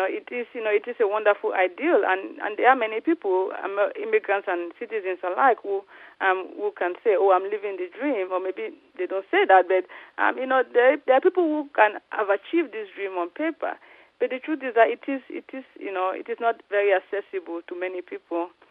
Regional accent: Cameroon; they're from my country, I'm from Cameroon.

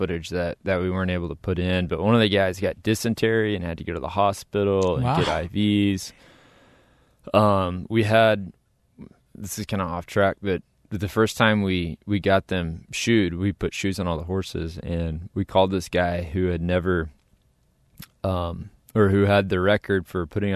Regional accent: Texas, United States; I'm from Texas, and in Texas we don't really have a lot of access. It's about 96% private land.

